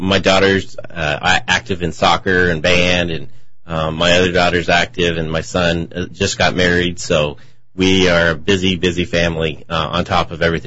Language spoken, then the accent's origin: English; Wenatchee, Washington, United States; also born or lived in Spokane; Yeah. My family moved here when I was very young. I don't ever remember living in Spokane as a baby. But I grew up in Wenatchee.